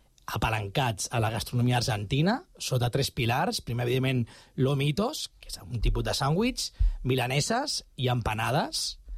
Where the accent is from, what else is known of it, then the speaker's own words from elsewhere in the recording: Barcelona, Catalonia, Spain; Evidentment som de Barcelona nosaltres, vivim a Barcelona